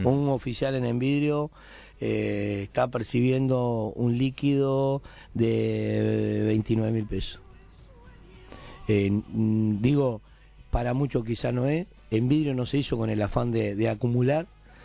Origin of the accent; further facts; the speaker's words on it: Montevideo, Uruguay; born there; Yo nací en el Cerro, en el Casabó